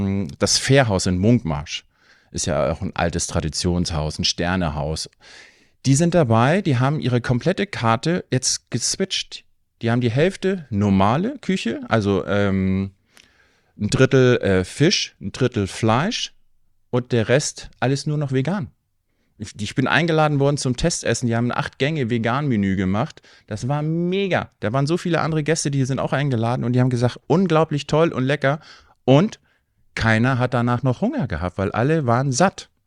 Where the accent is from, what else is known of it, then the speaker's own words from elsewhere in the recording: Husum, Schleswig-Holstein, Germany; Ich bin hier wieder in Husum. Ich bin wieder zurück in meiner alten Heimat. Ja. Ich habe hier viele Freunde, Bekannte, fühle mich einfach wohl in unserer tollen Hafenstadt hier.